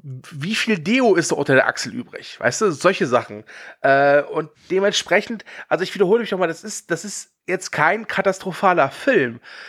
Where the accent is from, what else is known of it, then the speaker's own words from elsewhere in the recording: Rhineland, Germany; Für mich als Rheinländer zumindest.